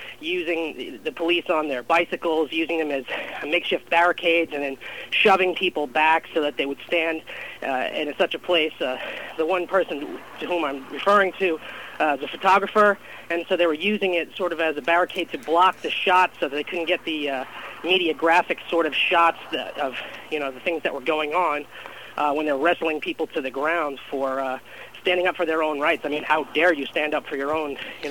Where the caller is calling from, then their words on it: New York, United States; I'm calling from Suffolk County, New York.